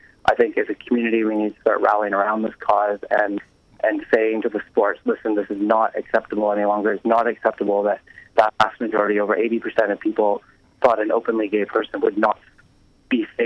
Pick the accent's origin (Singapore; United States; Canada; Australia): Canada; I'm from Canada originally